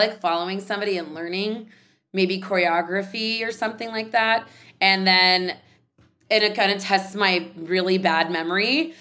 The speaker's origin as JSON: {"language": "English", "town": "San Jose", "region": "California", "country": "United States", "tie": "born or raised there", "said": "I grew up in San Jose, California."}